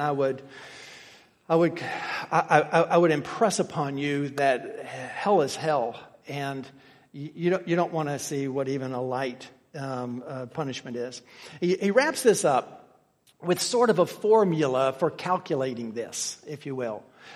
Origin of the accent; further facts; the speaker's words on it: Tennessee, United States; I'm from Tennessee, so we don't do this in Tennessee.